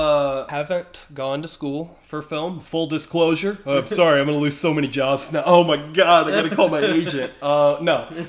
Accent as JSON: {"language": "English", "region": "North Carolina", "country": "United States", "said": "I'm from North Carolina. I don't have the wonderful. Valley accent."}